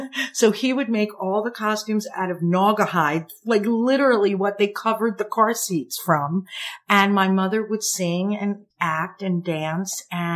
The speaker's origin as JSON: {"language": "English", "region": "New York", "country": "United States", "tie": "born or raised there", "said": "I grew up on Long Island."}